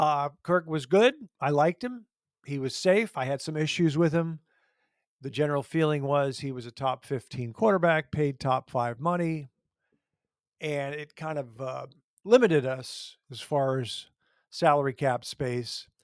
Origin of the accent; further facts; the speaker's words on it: Hastings, Minnesota, United States; I saw them play in 1970s when I grew up in Hastings, Minnesota.